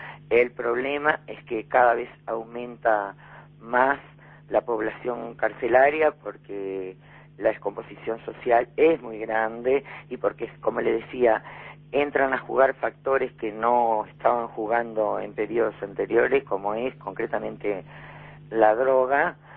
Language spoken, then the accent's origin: Spanish; Uruguay; estamos siendo los uruguayos muy hipócritas.